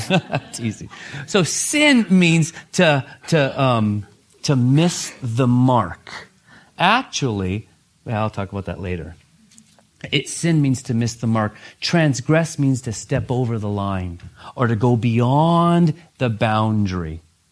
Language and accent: English; Oregon, United States; Growing up in Oregon, we have a lot of farms, and you'll see calves with a brand new brand on them.